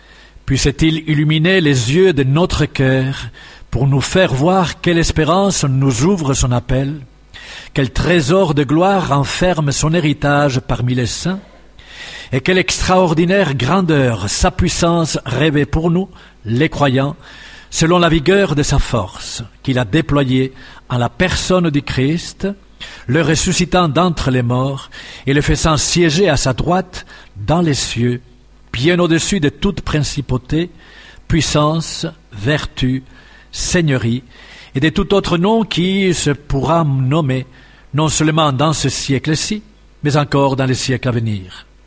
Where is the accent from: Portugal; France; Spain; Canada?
Spain; Je demande, je suis espagnol et j'ai été à l'école d'un grand espagnol